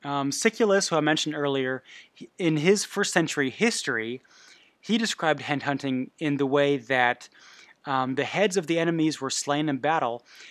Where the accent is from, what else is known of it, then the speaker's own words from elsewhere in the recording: Bavaria, Germany; English is a second language; it's just where I was raised in Bavaria